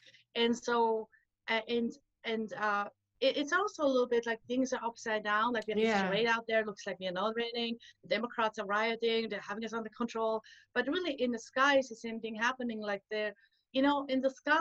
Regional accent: Switzerland; when I was in the Swiss mountains, I grew up in Switzerland, and we were going to the mountains a lot.

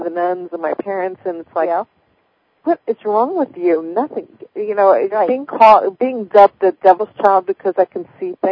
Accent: New York City, New York, United States; I was born and raised in New York City. I come from a large Italian family and Roman Catholic background where this intuition stuff doesn't fit.

